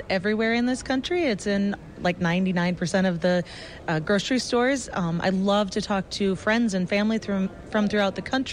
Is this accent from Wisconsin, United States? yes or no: yes; Wisconsin, United States; And I said I was from Wisconsin.